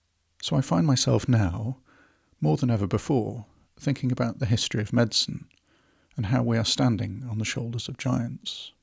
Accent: England, United Kingdom; I was born and raised in England, but I consider myself British. When it comes to rugby, I'm English through and through, but as my surname and ginger hair will attest, I have a significant amount of Scottish blood in me

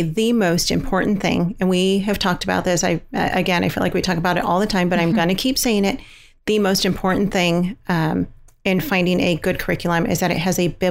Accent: California, United States; We're from Los Angeles County, and we were faced with the decision of what to do with her

